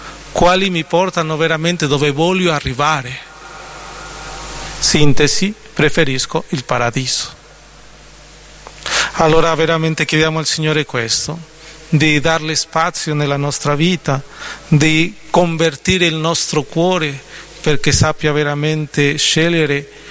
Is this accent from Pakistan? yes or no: no; Mexico; io sono messicano, lo dico sempre, e lì da noi si dicono tante parolacce, ma tantissime.